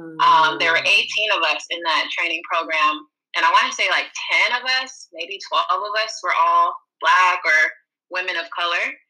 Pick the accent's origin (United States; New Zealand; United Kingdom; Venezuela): United States; Long Beach, California; I'm from Long Beach, California. I moved up here to the Bay Area in 2015